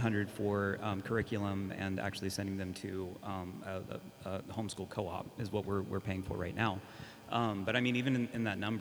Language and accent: English; Texas, United States; I'm actually originally from Texas. I'm not from here in Idaho